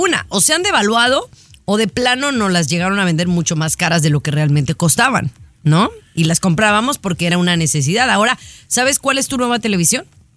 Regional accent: Mexico; nosotros como mexicanos

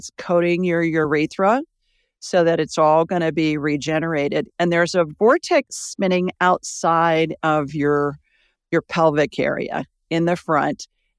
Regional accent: Columbus, Ohio, United States; For those of you that don't know what we're talking about, I was born and raised in Columbus, Ohio.

